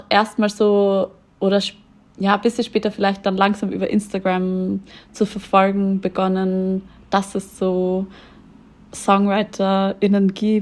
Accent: Styria, Austria; Also ich bin in der Steiermark aufgewachsen, in Österreich, in einem kleinen Dorf.

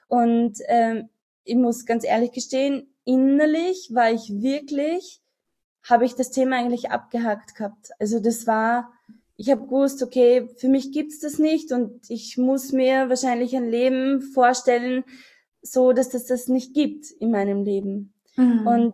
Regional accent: Austria; ich komme aus Österreich, das hört man wahrscheinlich

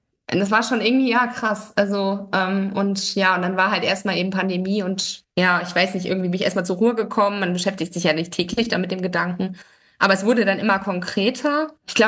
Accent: Baden-Württemberg, Germany; also in meiner Heimat, ich war noch in Baden-Württemberg

